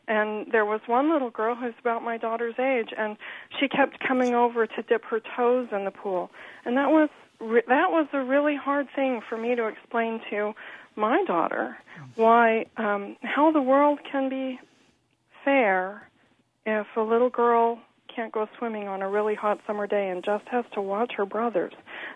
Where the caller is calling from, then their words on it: Terre Haute, Indiana, United States; I'm calling from Terre Haute.